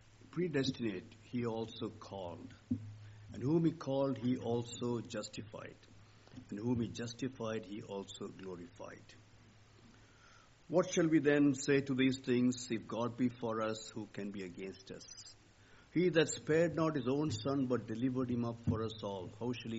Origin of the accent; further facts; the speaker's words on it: Chennai, Tamil Nadu, India; to Chennai, my hometown, to very briefly meet my family there